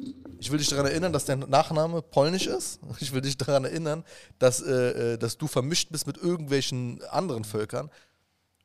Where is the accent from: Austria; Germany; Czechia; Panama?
Germany; Berlin; ich komme aus Gegenden in Berlin oder ich bin noch jeden Tag da, die nennt man in unseren Medien No-Go-Areas, Neukölln, Sonnenallee.